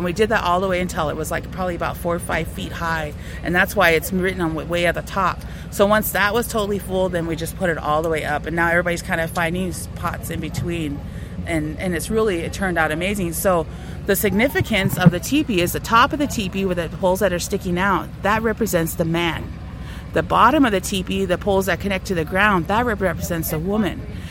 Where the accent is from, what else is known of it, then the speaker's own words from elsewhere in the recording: Standing Rock, North Dakota, United States; But as an individual, I'm from Standing Rock.